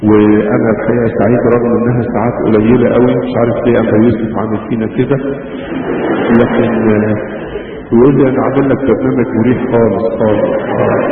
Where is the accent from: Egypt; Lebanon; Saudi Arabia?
Egypt; كانت الامور عندنا في مصر ماشية كده يعني بالرخاوة